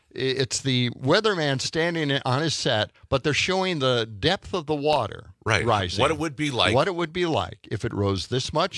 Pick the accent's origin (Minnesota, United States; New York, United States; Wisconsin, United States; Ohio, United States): Wisconsin, United States; Milwaukee; For me, the history of the Dells was, and I'm from Milwaukee, was that it was a great, fun place to go.